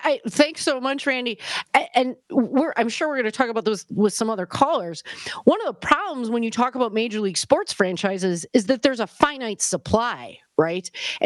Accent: Wisconsin, United States; because I was naive and from Wisconsin. And when we go to games, we actually mean to watch them.

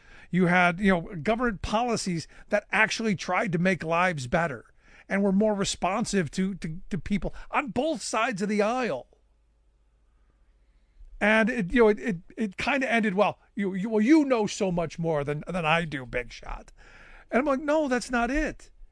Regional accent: Cleveland, Ohio, United States; When I returned to my hometown of Cleveland when my grandmother passed

